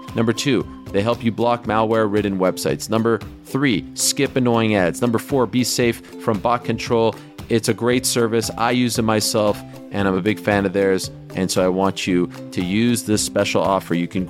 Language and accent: English; Montreal, Quebec, Canada; I'm living in Montreal, growing up in Montreal.